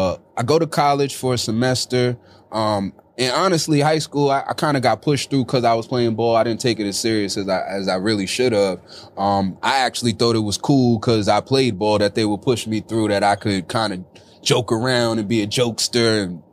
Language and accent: English; Bronx, New York, United States; also born or lived in Manhattan; So I'm originally from the Bronx. I was in between the Bronx and Manhattan. My father's Manhattan. My mom was in the Bronx. Lived down there for about 9 years. Lived in Tracy Towers.